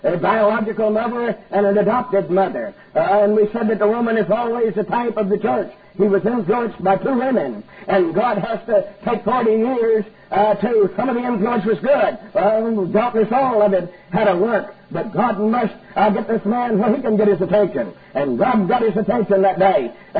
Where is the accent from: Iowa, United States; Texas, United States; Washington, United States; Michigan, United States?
Texas, United States; I come from East Texas. I was born and raised there at the little town where I live.